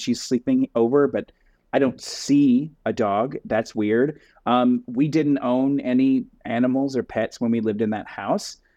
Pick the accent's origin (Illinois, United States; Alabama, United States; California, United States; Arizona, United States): Alabama, United States; Muscle Shoals; So I grew up in Muscle Shoals, Alabama. Shout out Muscle Shoals. Alabama.